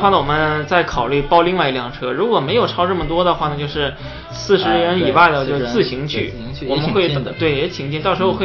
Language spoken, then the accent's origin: Chinese; Liaoning, China; 我其实我们东北啊，我是东北人啊，然后我们东北我是辽宁的